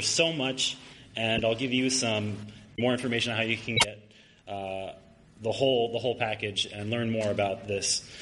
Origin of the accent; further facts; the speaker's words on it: Pennsylvania, United States; I'm from Pennsylvania. I'm living in Allentown, Pennsylvania right now.